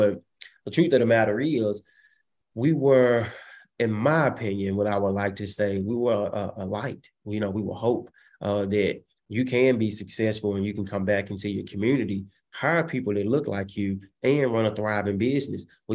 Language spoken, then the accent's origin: English; Memphis, Tennessee, United States; So I come from Orange Mound.